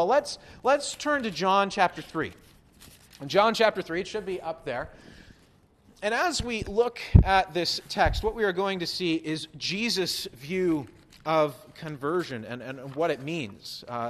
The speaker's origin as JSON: {"language": "English", "town": "Nipawin", "region": "Saskatchewan", "country": "Canada", "tie": "born or raised there", "said": "I grew up in Nipawin, which has a junior hockey team"}